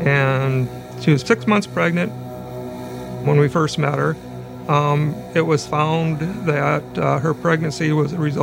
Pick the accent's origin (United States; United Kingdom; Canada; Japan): United States; Storm Lake, Iowa; I was born and raised in Storm Lake.